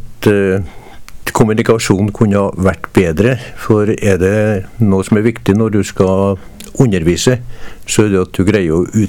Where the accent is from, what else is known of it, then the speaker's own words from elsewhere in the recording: Trøndelag, Norway; accent: Trøndelag dialect; for jeg snakket jo brei trønderdialekt